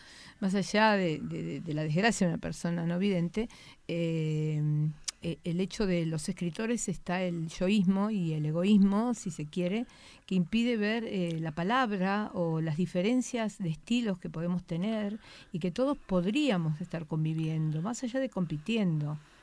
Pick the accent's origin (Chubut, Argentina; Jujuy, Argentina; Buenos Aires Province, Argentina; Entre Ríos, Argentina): Buenos Aires Province, Argentina; Berisso; yo soy de Berisso, soy de otra ciudad, una ciudad de inmigrantes